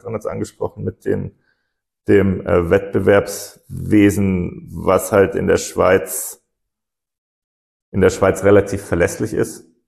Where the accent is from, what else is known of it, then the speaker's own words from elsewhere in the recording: Munich, Bavaria, Germany; Felix und ich sind ja in München aufgewachsen oder ich bin ganz in München aufgewachsen.